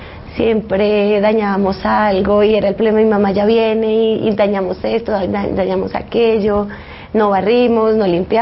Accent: Bogotá, Colombia; born there; Y mi familia materna es de colonización antioqueña, del norte del Tolima. Como que soy bogotana porque nací aquí, pero no tengo una raíz bogotana. Yo me siento del Tolima, de Cundinamarca, de Boyacá.

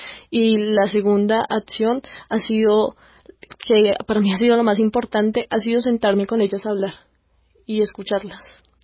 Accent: Colombia

